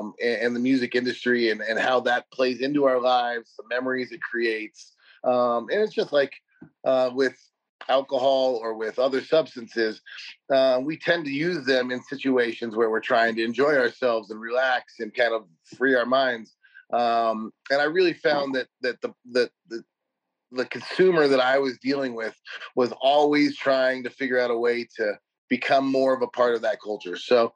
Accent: Colorado, United States; starting in Colorado as my home base and my home state

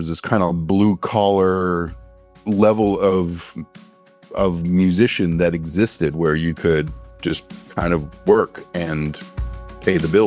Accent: Canada; Yeah, I grew up in Canada, toured in Canada as a keyboard player.

